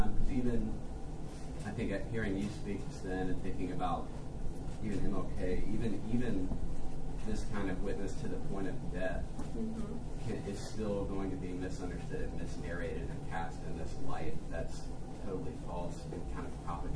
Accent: the South, United States; I grew up in the Bible Belt and in the South and in a very white upbringing

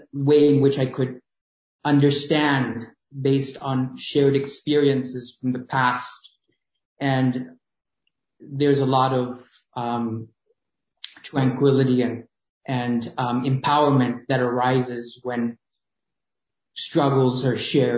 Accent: Philippines; it does speak to me as a Filipino when it comes to looking back at one's heritage and at one's past.

